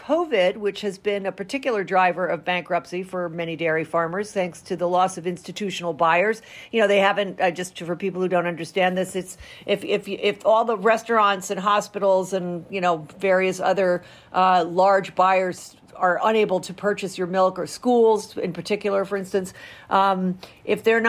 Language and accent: English; Rhode Island, United States; And that is also true in my home state of Rhode Island.